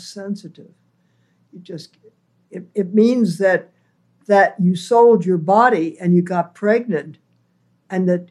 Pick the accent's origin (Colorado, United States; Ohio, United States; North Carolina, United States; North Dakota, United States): Ohio, United States; Cleveland; born there; I was born in Ohio, Cleveland, and 3 years later, my mother and father were born in New York.